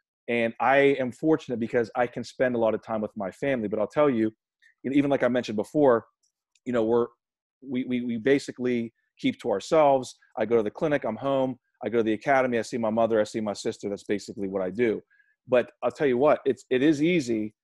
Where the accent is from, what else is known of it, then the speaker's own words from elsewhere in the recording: Pittsburgh, Pennsylvania, United States; So I'm from Pittsburgh, right? And you know, this is a sports town.